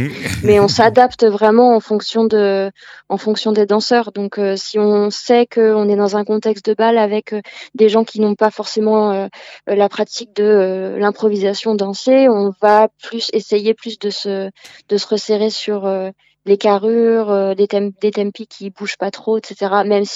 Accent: Nouvelle-Aquitaine, France; Alors, du Poitou aussi, parce qu'on vient du Poitou, mais pas que.

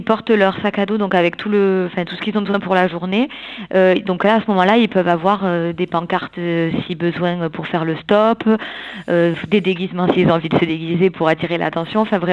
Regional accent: Occitanie, France; Enfin, moi, je suis du Lot et l'année dernière, j'ai participé.

